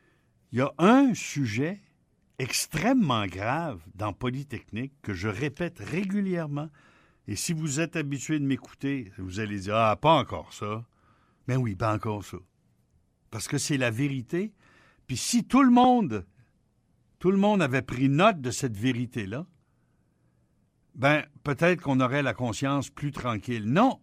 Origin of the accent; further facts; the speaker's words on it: Quebec, Canada; On est Québécois.